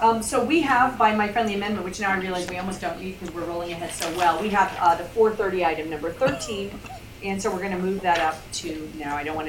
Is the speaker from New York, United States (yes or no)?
yes; New York, United States; I don't want to use Lee's I'm from New York excuse, but I'm from New York.